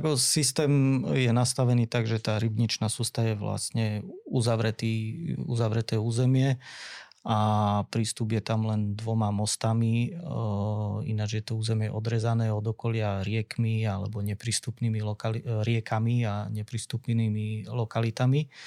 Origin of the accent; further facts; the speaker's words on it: Poprad, Prešov Region, Slovakia; Ja ako Popračan, ktorý som vyrastal v Poprade a na Spiši vyrastal, tak viem porovnať ešte rozdiely aj medzi nami.